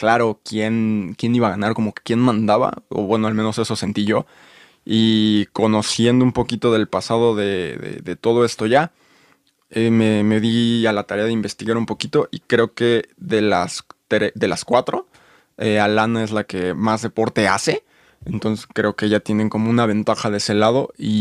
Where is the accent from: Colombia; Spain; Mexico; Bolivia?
Mexico; Sí, soy mexicano. Obviamente tengo un poco de preferencia hacia los mexicanos